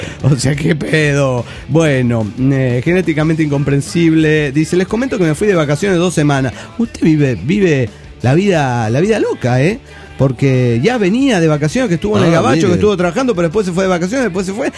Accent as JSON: {"language": "Spanish", "region": "Michoacán", "country": "Mexico", "said": "Soy la michoacana de Michoacán."}